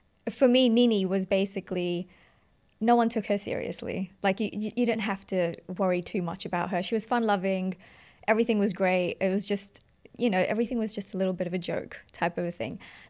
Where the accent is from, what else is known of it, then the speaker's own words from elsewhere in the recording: New Zealand; also born or lived in Fiji; So I was born in New Zealand, raised in Fiji for about 8 years of my life, and then moved back to New Zealand.